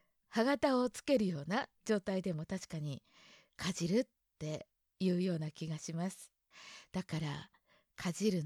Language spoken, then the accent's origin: Japanese; Hokkaido, Japan; 北海道の出身なので、この語感がそうなのかなっていうのが分かんないんですけれども